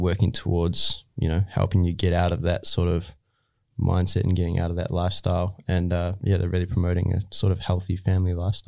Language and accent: English; New Zealand; and I was like, "Oh, I'm from New Zealand."